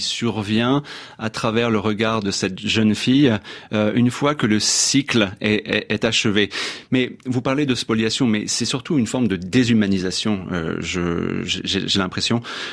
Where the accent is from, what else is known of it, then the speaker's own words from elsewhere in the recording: France; Moi qui ai grandi dans la fascination du cinéma américain, en tant que petit français